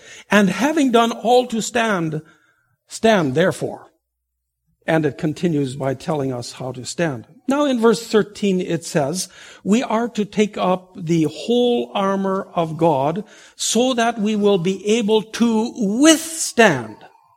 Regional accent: Vanderhoof, British Columbia, Canada; north of my hometown, which it was Vanderhoof, BC

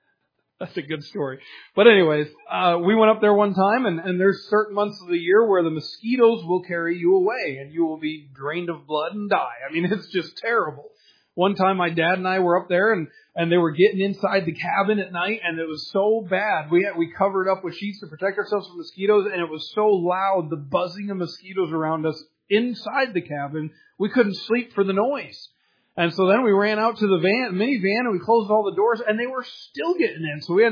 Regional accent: Michigan, United States; Now, I'm from Michigan. Our family has a cabin up in the Upper Peninsula of Michigan

